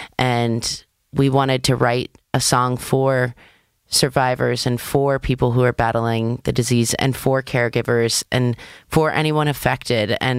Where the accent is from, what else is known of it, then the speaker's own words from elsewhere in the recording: Maryland, United States; I'm from Maryland